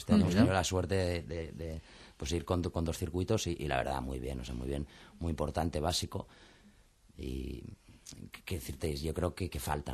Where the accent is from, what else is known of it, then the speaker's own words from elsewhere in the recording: Barcelona, Catalonia, Spain; siempre que venimos a Madrid, nosotros que venimos de Barcelona con la furgo